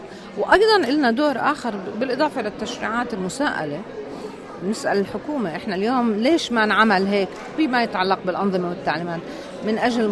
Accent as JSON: {"language": "Arabic", "country": "Jordan", "said": "هلأ أنا مسؤولة طبعا كأردنية عن وضع"}